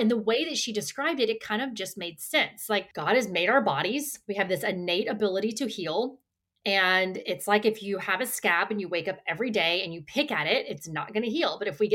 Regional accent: Houston, Texas, United States; I grew up here in Houston, Texas, where I am living now with my three girls and a baby in my belly

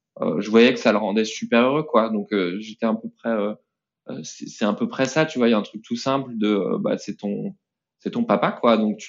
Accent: Nantes, Pays de la Loire, France; je suis nantais, voilà. J'ai grandi à Nantes toute mon enfance jusqu'à mon lycée, dans une famille nombreuse, 5 enfants

